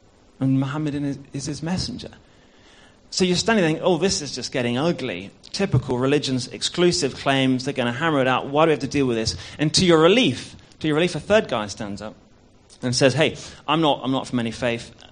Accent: South West England, United Kingdom; I'm not from a Christian background. I grew up in Somerset.

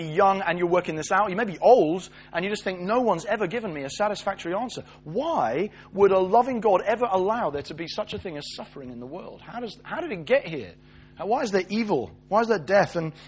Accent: United Kingdom; because we're British

